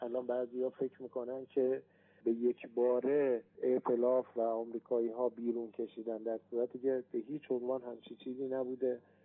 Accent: Iran; حالا من به عنوان یک ایرانی عرض میکنم

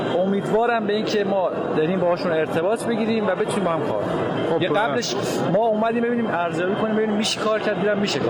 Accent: Iran; از ایران اومدیم

